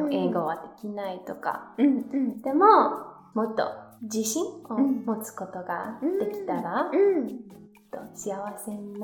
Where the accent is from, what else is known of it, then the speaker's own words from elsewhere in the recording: United States; Japanese is a second language; あの私はアメリカ人として日本に住んでた時にあの日本人を私を手伝ってくれて皆さん日本人ありがとうと伝えたい。